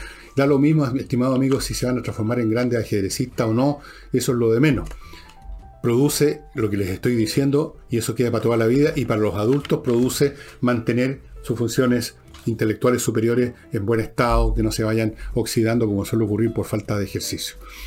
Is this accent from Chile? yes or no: yes; Chile; Yo no soy norteamericano, soy chileno.